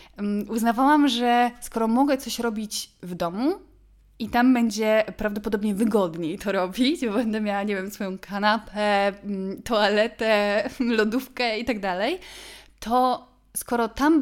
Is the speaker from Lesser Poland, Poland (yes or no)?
yes; Kraków, Lesser Poland, Poland; born there; bo ja się urodziłam w Krakowie i długo mi się wydawało, że ja wszystko wiem, gdzie co jest